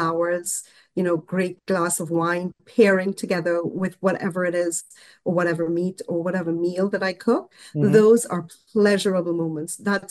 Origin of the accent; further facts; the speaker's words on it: Trinidad & Tobago; I was brought up in the Caribbean, the beautiful twin islands of Trinidad and Tobago.